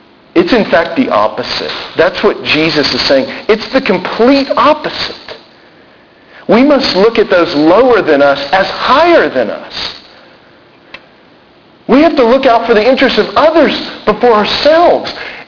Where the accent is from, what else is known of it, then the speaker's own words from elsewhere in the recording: Texas, United States; You know, I'm from Texas, and we Texans can be kind of prideful about our state.